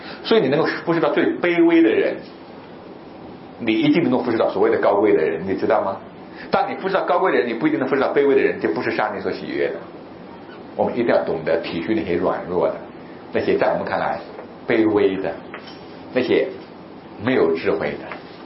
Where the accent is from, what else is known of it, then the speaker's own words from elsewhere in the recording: Jiangsu, China; now in Guangdong, China; 因为在我老家是没有苦瓜的，在我们江苏是没有苦瓜的。我第一次来广东，第一次吃苦瓜